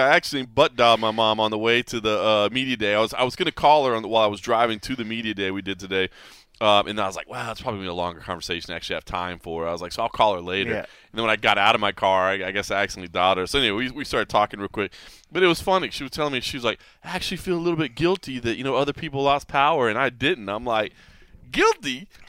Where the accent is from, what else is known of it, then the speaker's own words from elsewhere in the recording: Texas, United States; I want to give a shout out to everybody in Texas right now, man. My home state going through a lot right now.